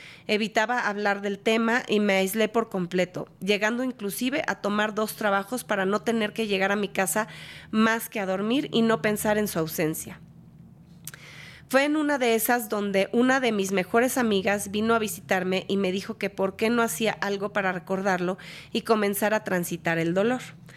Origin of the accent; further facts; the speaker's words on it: Guadalajara, Jalisco, Mexico; y soy de Guadalajara.